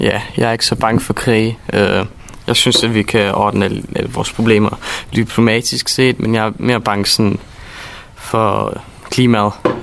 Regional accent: Romania; Men jeg er fra Rumænien, som er et østeuropæisk land, og også et tidligere kommunistisk land

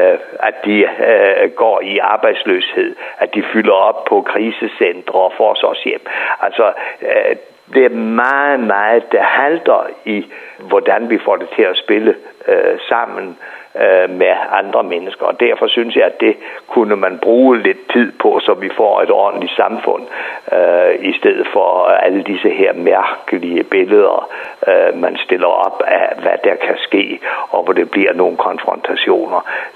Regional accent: Region of Southern Denmark, Denmark; hvis man stillede samme krav til mennesker, hvor jeg kommer fra. Mine børn, de vil garantere, at de ikke kunne tale sammen med deres bedste forældre eller oldeforældre i Sønderjylland.

